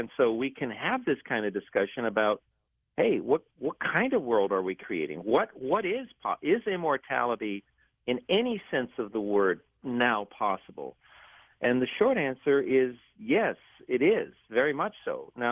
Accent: Los Angeles, California, United States; I grew up in East LA with the dream of becoming a scientist since the second grade, really.

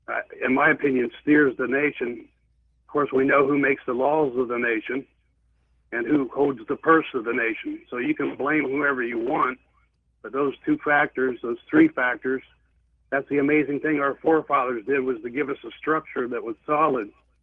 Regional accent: Illinois, United States; I'm from Illinois myself, do a shout out to the St. Louis area

